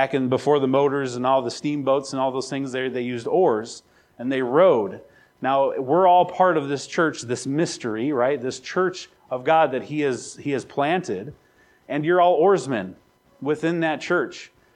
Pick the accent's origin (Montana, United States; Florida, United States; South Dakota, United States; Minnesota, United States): South Dakota, United States; We're South Dakotans. Okay, I grew up in South Dakota. We're very private, especially about our religion.